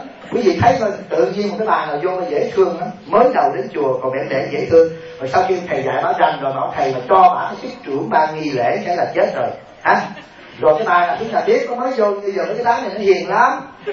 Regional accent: Southern Vietnam, Vietnam; Tại vì tôi á, nấu cà ri á, là tôi phải bỏ, tôi là người Nam nè.

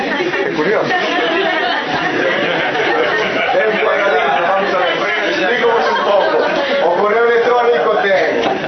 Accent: Vilaxoán, Galicia, Spain; eu son de Vilaxoa, aunque concello de Vilarcía da Arousa

